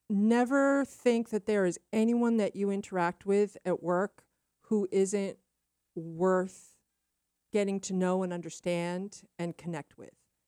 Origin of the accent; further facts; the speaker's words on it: New Hampshire, United States; I hail from New Hampshire.